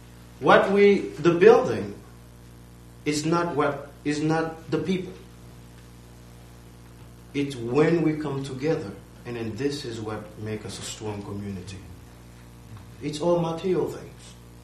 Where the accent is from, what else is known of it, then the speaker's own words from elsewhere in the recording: Haiti; So as a young Haitian growing up in Haiti and then lives in Haiti still